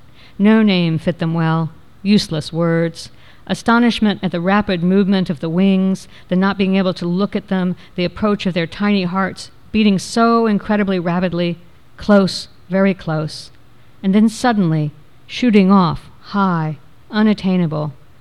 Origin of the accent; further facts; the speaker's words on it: Florida, United States; And I grew up in Florida, but forever I just didn't write about it.